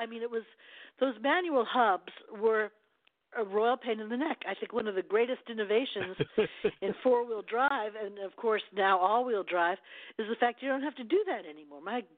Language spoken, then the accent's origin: English; New York, United States; moved away as an adult; also born or lived in New England; if you were born and raised in New York as I was and then lived in New England as I did for decades, you miss it.